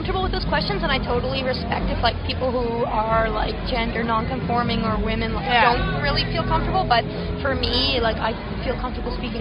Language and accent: English; East Coast, Canada; now in Montreal, Canada; Me and Rose are from the East Coast originally, but we all met we all went to Mount A, and so are kind of part of like a Sackville expat community in Montreal.